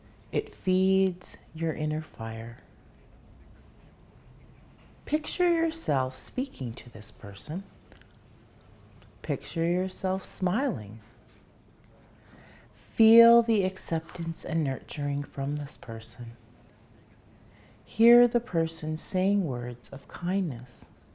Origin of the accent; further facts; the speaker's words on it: Ontario, Canada; I am from Temagami First Nation, Deepwater people.